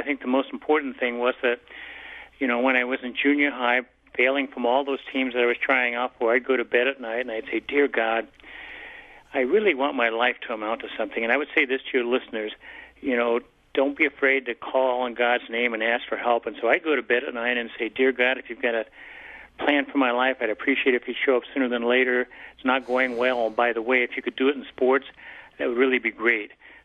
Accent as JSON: {"language": "English", "town": "Wichita", "region": "Kansas", "country": "United States", "tie": "born or raised there", "said": "Well, I grew up in Wichita, Kansas"}